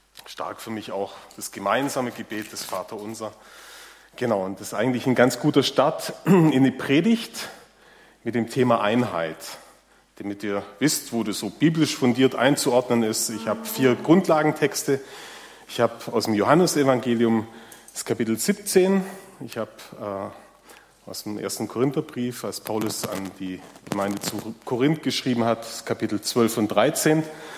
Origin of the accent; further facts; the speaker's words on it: Swabia, Germany; born there; Also ich bin gebürtiger Schwabe, aber jetzt im Prinzip auch mein halbes Leben in Baden, also ich bin so between.